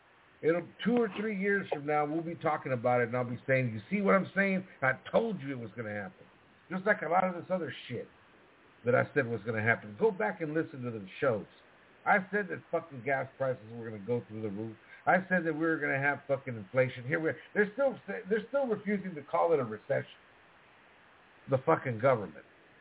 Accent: Texas, United States; You know, I grew up in South Texas. A lot of people drive trucks, pickup trucks.

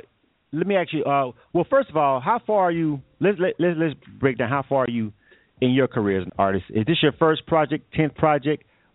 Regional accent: Florida, United States; I'm a Heat fan. I'm a Florida boy.

